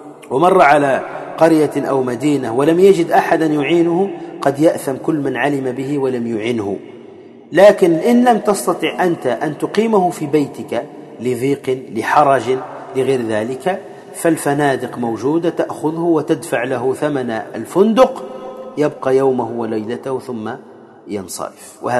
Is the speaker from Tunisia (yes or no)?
yes; Tunisia; وكما يقال عندنا في تونس